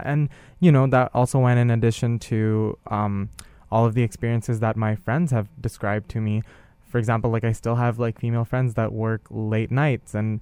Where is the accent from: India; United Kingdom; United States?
India; I'm a light-skinned brown boy. So growing up in India and being a cisgender male